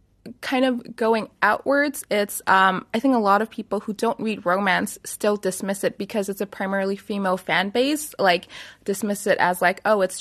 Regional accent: Myanmar; as a woman growing up in Myanmar

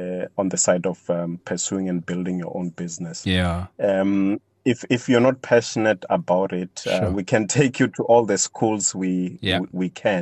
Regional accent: Limpopo, South Africa; Yeah, so I am from Limpopo. I am an Adventist

